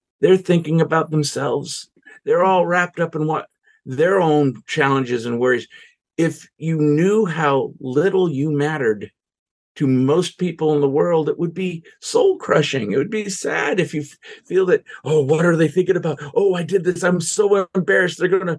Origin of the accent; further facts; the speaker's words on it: United States; And because of the culture I grew up in and the years that I grew up in the United States, it was common for a man to identify himself with his job.